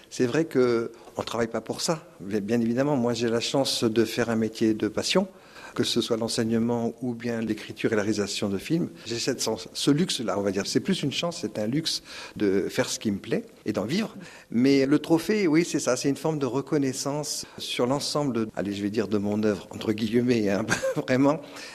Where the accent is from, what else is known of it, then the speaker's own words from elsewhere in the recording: France; je suis un Français qui n'aime pas le fromage